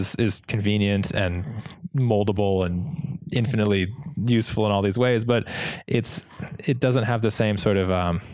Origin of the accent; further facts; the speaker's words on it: Vermont, United States; now in Santa Cruz, United States; I grew up in Vermont with where nobody has air conditioning and doesn't get that hot.